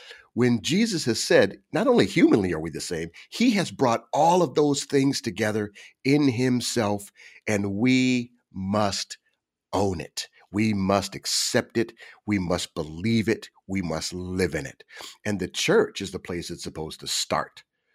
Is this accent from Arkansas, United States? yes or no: no; Cincinnati, Ohio, United States; I'm a kid from Cincinnati. We were close by states.